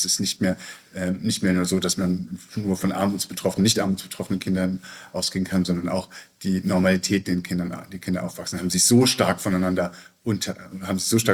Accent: Cologne, North Rhine-Westphalia, Germany; born there; sagen wir mal in meiner Geburtsstadt Köln

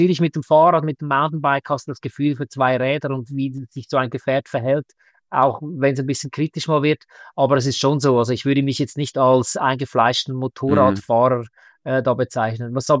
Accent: Switzerland

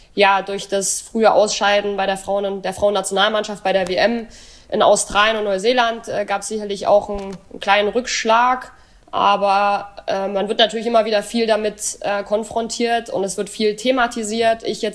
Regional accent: Dresden, Saxony, Germany; born there; Wahrscheinlich mein Alter, 32. Gebürtig aus Dresden.

